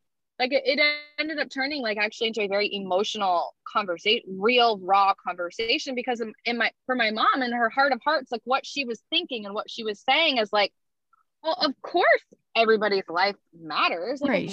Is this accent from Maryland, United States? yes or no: no; Maine, United States; Like growing up in Maine, that was really hard for me. And I grew up with my white side of the family.